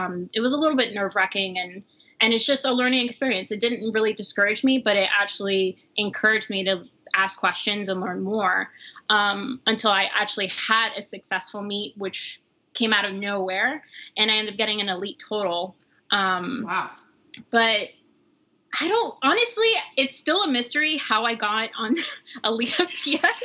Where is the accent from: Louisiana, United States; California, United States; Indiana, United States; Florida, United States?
Florida, United States; Miami; also born or lived in New York; Yeah. So, well, I was born in New York in Queens, Queens, Astoria. So I was raised in Miami and grew up playing sports